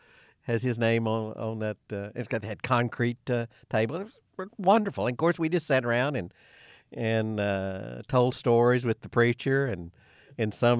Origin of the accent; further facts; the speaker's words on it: Imboden, Arkansas, United States; Yeah, Imboden, Arkansas.